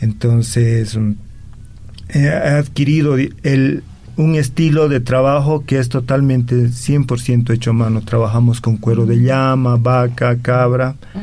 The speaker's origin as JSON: {"language": "Spanish", "region": "Potosí", "country": "Bolivia", "said": "Yo soy potosino y el taller ha comenzado en Potosí, ¿no?"}